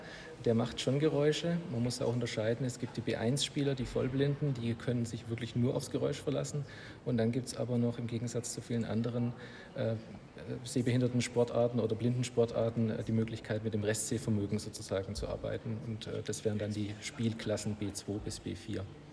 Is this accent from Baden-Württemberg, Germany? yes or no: yes; Langenburg, Baden-Württemberg, Germany; Ich bin 37 Jahre alt. Ich komme aus Langenburg bei Schwäbisch Hall